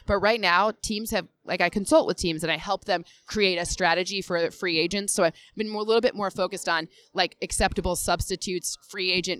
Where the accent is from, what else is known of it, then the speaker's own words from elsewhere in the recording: Michigan, United States; I mean, I'm from Michigan saying that too, so you know, like, this nurse.